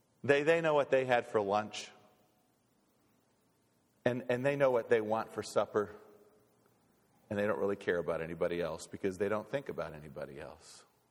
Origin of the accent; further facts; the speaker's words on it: Wisconsin, United States; You know, we're Packer fans because we grew up in Wisconsin.